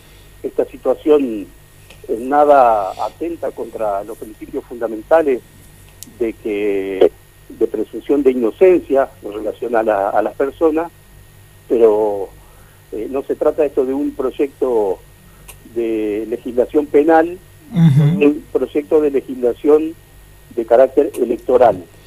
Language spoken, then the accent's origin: Spanish; Villa Elisa, Entre Ríos, Argentina; Conozco Villaliza, soy oriundo de Villaliza de toda la vida.